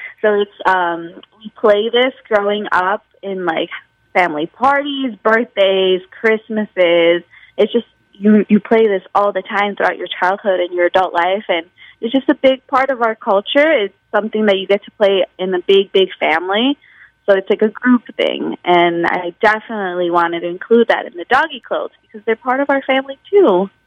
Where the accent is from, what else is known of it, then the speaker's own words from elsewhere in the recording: Chicago, Illinois, United States; I make those designs based off of my childhood, my experiences growing up in Chicago, being Mexican also.